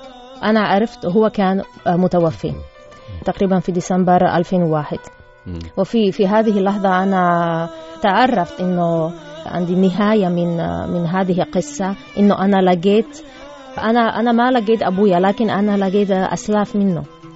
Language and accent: Arabic; Slovakia; Arabic is a second language; انا سلوفاكيه وما عندي اسم سلوفاكي